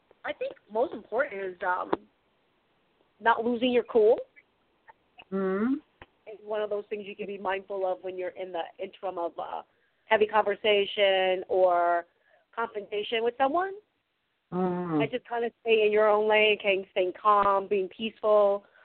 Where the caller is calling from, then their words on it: California, United States; Hi, guys. … from California.